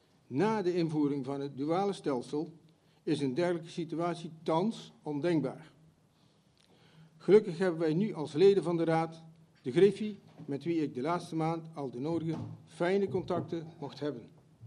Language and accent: Dutch; North Brabant, Netherlands; Ook genieten wij met volle teugen van het mooie gebied de Maashorst, waar ik ben opgegroeid op de plek waar thans de natuurbegraafplaats is.